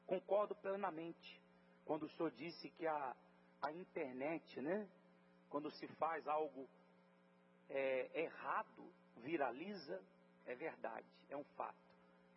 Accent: Minas Gerais, Brazil; Eu sou lá de Minas Gerais e lá eu já ouvia falar da cidade de Anápolis. E de 2010 para cá, me tornei cidadão em Goiás também.

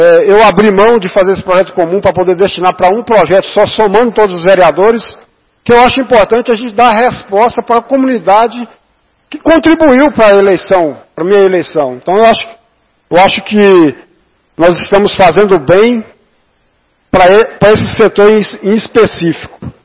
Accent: Brazil; born there; o meu bairro de origem. Eu nasci na Santa Maria de Nazaré.

